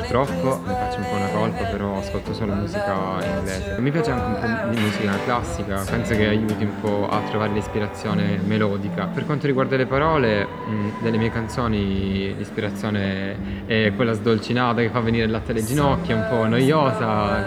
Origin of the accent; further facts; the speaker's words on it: Apulia, Italy; Io vengo dalla Puglia